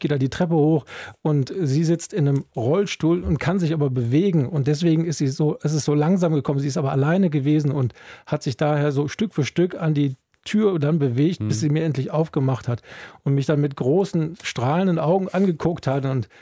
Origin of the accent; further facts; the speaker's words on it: Cologne, North Rhine-Westphalia, Germany; born there; ich bin sogar in Köln-Kalk geboren.